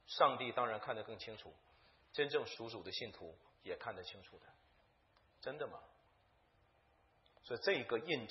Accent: Jiamusi, Heilongjiang, China; 我从这个北京坐到佳木斯，佳木斯是我的老家。

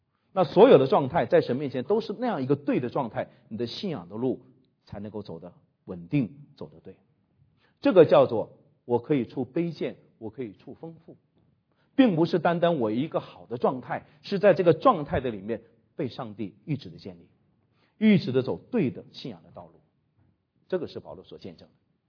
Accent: China; 吃东西啊是我们中国人的很大一个短板啊

